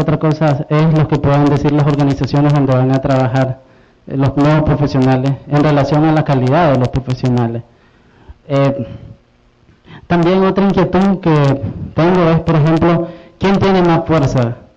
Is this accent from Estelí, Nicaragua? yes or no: no; North Caribbean Coast Autonomous Region, Nicaragua; los que podemos estar más comprometidos con eso somos los mismos costeños.